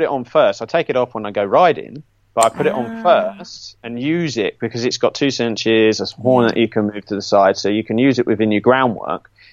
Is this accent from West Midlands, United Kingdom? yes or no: no; Cheshunt, East of England, United Kingdom; I was born in Chesant, and we had a yard down there at Goff's Oak, which I think we had a small holding there